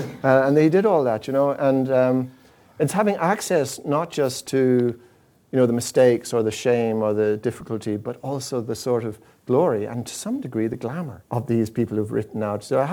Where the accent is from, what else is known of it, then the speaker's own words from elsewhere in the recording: Ireland; I'm an Irish Catholic, she's a Dublin Presbyterian.